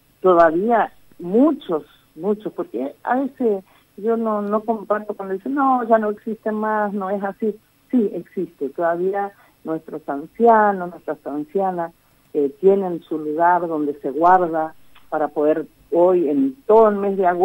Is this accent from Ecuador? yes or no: no; Pampa del Indio, Chaco, Argentina; yo soy de Pampa del Indio, ¿no? Es en mi lugar